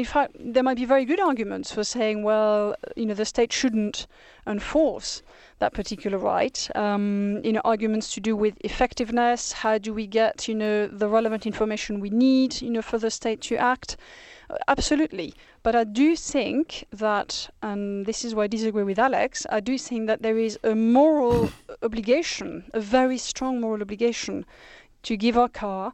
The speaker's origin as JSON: {"language": "English", "country": "France", "said": "I mean, in my home country, which is France"}